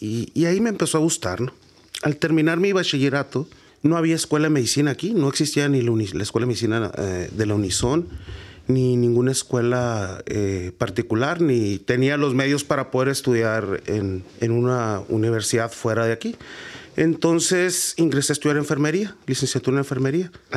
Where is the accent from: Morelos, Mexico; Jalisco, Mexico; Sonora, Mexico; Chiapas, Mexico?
Sonora, Mexico; Hermosillo; Tengo 42 años de edad. Soy originario aquí de Hermosillo. De una colonia muy popular, la Valderrama.